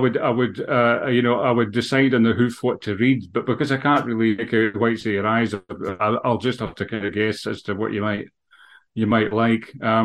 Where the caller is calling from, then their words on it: Edinburgh, Scotland, United Kingdom; But I'm waving from Edinburgh here. I'm sitting in the wee office at the back of the house in Edinburgh just now.